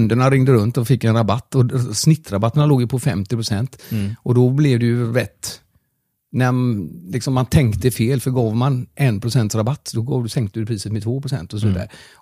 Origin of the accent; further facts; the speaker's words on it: Germany; Swedish is a second language; now in Sweden; huvudkontoren från Göteborg söderut, nere i mitt hemland Tyskland